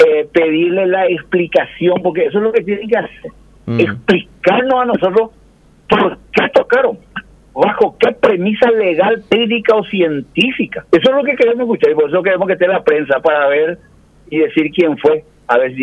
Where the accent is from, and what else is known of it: Paraguay